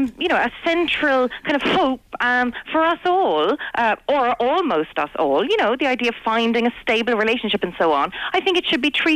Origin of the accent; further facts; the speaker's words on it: Cork, Munster, Ireland; now in Newcastle upon Tyne, United Kingdom; I'm originally from Cork, but I live in Newcastle.